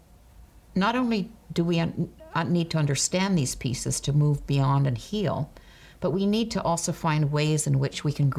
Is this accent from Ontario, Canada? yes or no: no; Kuujjuaq, Quebec, Canada; I left my hometown of Kudjuk just a couple of weeks ago, and we're February, and the front part of the river was still not frozen.